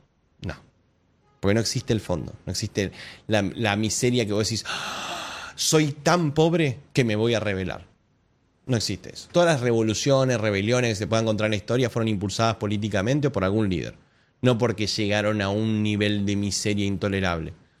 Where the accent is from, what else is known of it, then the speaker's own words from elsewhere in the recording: Argentina; yo al final de cuentas soy un argentino diciéndole a un montón de colombianos qué es lo que yo sé que funciona